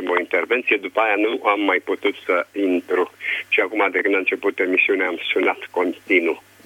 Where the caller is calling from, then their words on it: Bucharest, Romania; sunt din București.